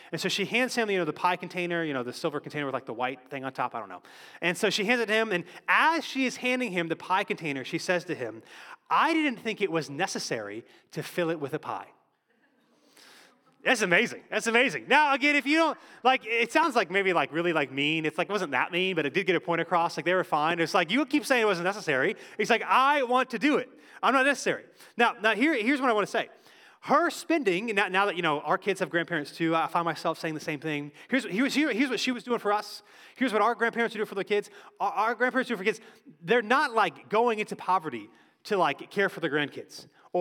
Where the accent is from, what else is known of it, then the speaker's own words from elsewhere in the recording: Cary, North Carolina, United States; when me and my brothers were younger, we grew up in Cary, and my grandparents live in Statesville, so about 2 hours away.